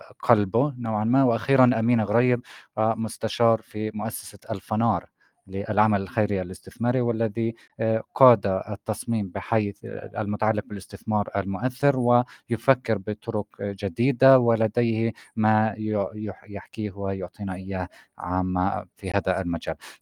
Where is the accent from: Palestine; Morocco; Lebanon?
Palestine; والأمر أيضا على عاتقنا إحنا كفلسطينيين في الشتات